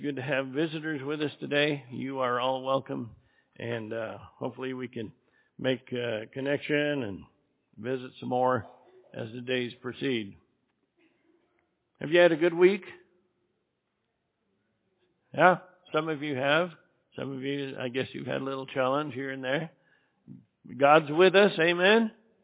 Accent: Idaho, United States; I was born and raised in Idaho

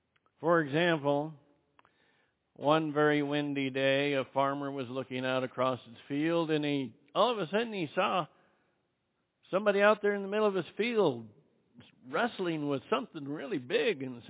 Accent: Idaho, United States; now in Albuquerque, United States; I grew up in Southwest Idaho. I didn't ever make plans to come to Albuquerque, New Mexico, outside of maybe a visit.

